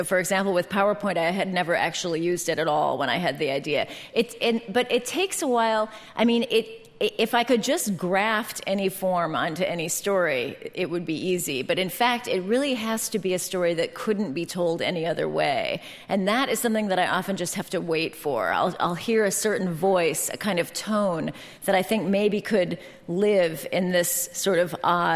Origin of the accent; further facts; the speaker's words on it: San Francisco, California, United States; I grew up in San Francisco, so if I was in Europe, it was a 9-hour time difference